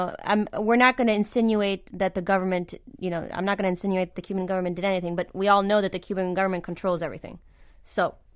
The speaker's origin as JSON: {"language": "English", "country": "France", "tie": "born or raised there", "also_born_or_lived": "New York, United States", "said": "I was born in New York. I was raised in France."}